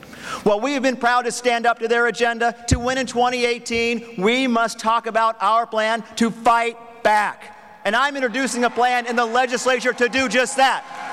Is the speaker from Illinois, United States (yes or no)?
no; Columbus Junction, Iowa, United States; It will take outreach to small communities like my hometown of Columbus Junction that this administration has left behind.